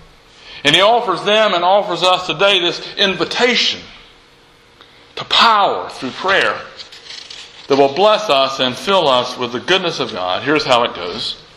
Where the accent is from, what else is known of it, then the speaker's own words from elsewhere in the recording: Asheville, North Carolina, United States; near my hometown of Asheville.